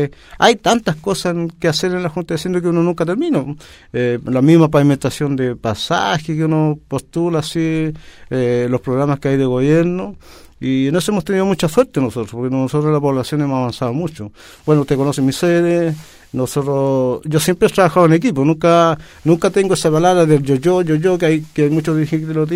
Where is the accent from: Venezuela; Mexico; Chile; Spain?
Chile; Molina, Maule; yo llegué a la comuna, ya con cuarto medio, porque vengo de la ciudad de Molina, eso queda pasadito Curicó.